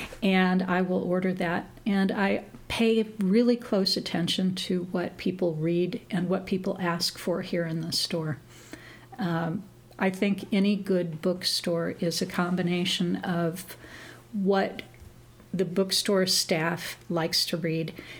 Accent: Indianola, Iowa, United States; also born or lived in Nebraska; started to miss my hometown. I grew up here in Indianola. So I decided to move back to Indianola

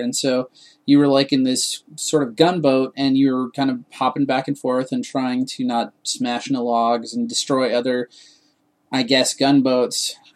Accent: Renton, Washington, United States; I'm from Renton, Washington, which is a suburb of Seattle, Washington.

